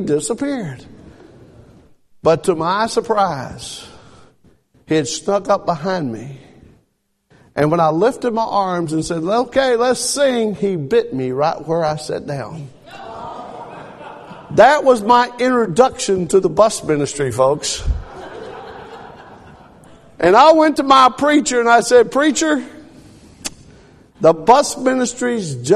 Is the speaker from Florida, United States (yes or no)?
no; Kentucky, United States; moved away as an adult; now in Saginaw, United States; And you got to remember, I'm from Kentucky. I've never seen frozen lakes before, folks.